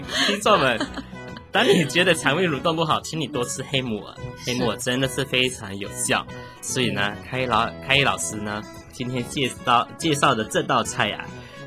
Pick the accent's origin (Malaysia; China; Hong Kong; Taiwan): Malaysia; 大家都知道我是马来西亚人哈